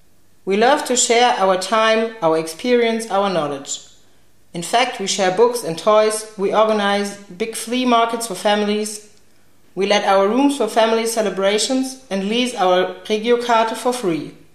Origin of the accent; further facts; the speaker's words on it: Lebanon; Personally, I come from Lebanon.